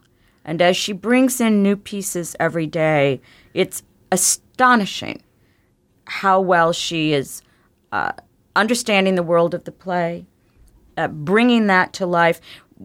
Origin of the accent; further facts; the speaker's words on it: Midwest, United States; so I'm from the Midwest too originally, so we share that a little bit.